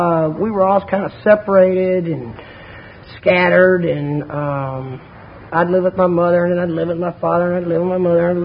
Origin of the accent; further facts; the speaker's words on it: Houston, Texas, United States; born there; I was born here in Houston, Texas.